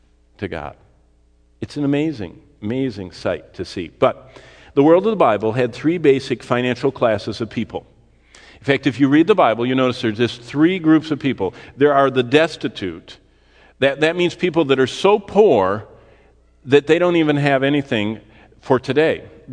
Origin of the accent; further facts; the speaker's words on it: Lansing, Michigan, United States; I mean, that's how I grew up in Lansing with my parents.